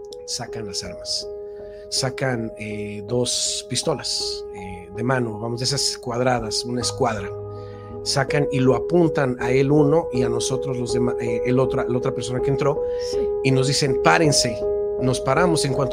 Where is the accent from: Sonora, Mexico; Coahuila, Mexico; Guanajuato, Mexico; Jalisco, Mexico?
Jalisco, Mexico; Ocotlán; nosotros somos originarios de Ocotlán, Jalisco, en Guadalajara.